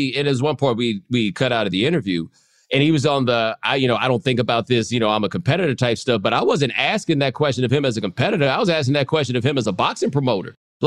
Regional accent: Houston, Texas, United States; He's from Houston. I'm from Houston.

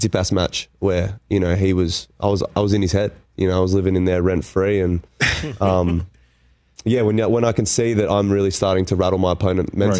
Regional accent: Canberra, Australian Capital Territory, Australia; You know, I grew up in Canberra

